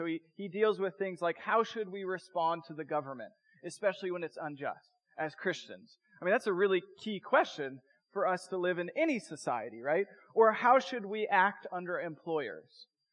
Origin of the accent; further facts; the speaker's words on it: Portland, Oregon, United States; You can probably tell I'm from Southeast Portland by my dress, trying to be all things to all people.